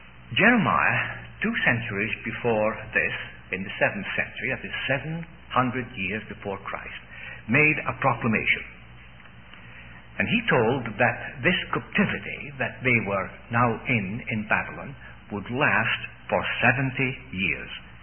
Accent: Scotland, United Kingdom; I can always remember, as a boy growing up in Scotland

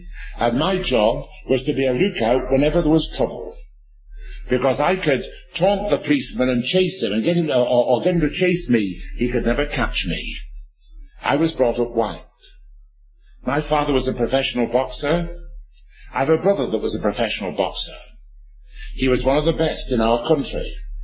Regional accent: Manchester, North West England, United Kingdom; And it said, another body found in Manchester's murder mine. I came from Moss Side. I came from a slum home.

